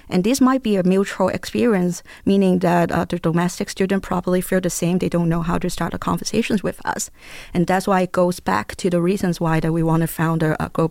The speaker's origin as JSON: {"language": "English", "country": "Hong Kong", "first_language": "Cantonese", "second_language": "English", "said": "So I'm from Hong Kong, right? So I speak Cantonese."}